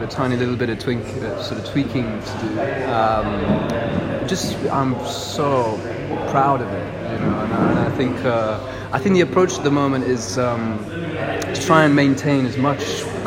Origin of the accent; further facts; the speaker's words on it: London, United Kingdom; I sort of came back with my mother when I was 3 years old grown up here, and I'm a Londoner.